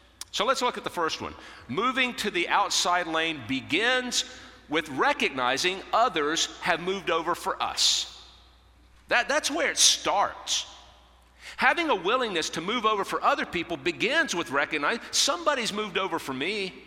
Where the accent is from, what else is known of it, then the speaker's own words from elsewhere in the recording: Winston-Salem, North Carolina, United States; I found out that she lived just a few miles from where I grew up in Winston-Salem.